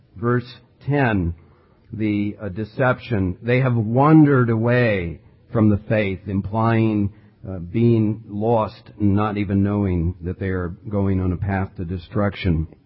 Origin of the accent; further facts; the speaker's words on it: United States; As American Christians living in a state where the government itself runs ads on the radio enticing us to gamble